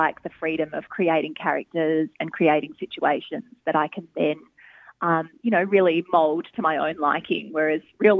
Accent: Bayside, Victoria, Australia; And this book was set in my hometown of Bayside in Melbourne.

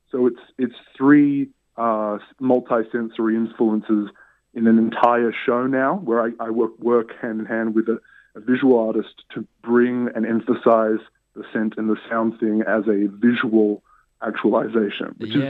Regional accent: Canberra, Australian Capital Territory, Australia; when I was a young sort of teenager growing up in Canberra.

